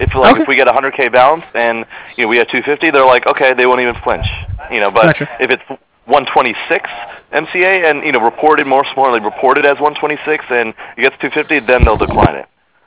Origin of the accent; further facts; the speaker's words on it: New York, United States; now in Hoboken, United States; I'm from Long Island, New York, live in Hoboken, New Jersey.